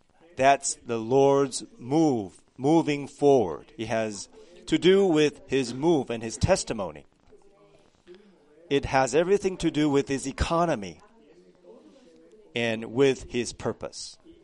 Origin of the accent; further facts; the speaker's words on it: California, United States; now in Northern California, United States; So why did I come to Northern California from Southern California?